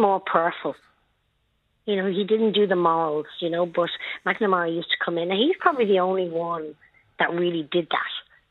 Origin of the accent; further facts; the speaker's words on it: Raheny, Leinster, Ireland; We're all from Raheny, so lots of people out there would know of us.